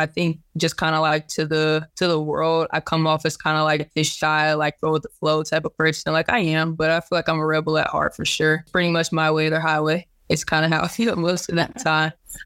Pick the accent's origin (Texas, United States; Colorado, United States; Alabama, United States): Texas, United States; Duncanville; So I'm originally from Duncanville, Texas, which is a suburb about 2 exits up from Dallas. So I definitely just understand I'm from Dallas and go with it. My family's born and bred out of Dallas.